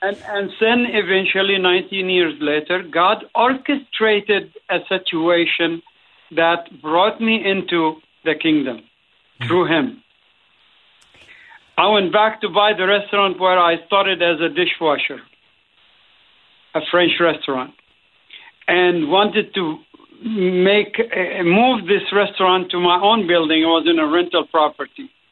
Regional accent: Saudi Arabia; also born or lived in Gaza Strip; 2 months after my birth, my family immigrated from the Gaza Strip to Saudi Arabia. So I grew up in Saudi Arabia. And I grew up as a Palestinian immigrant and refugee.

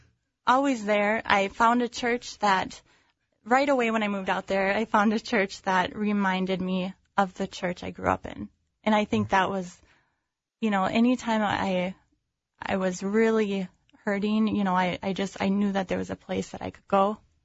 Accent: Minnesota, United States; he asked why I was in California from Minnesota

